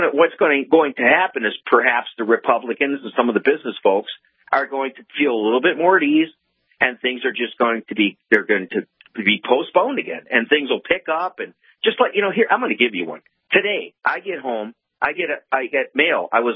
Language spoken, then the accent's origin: English; Germany; I'm 51. I look back. I'm from Germany, and I look back at my relatives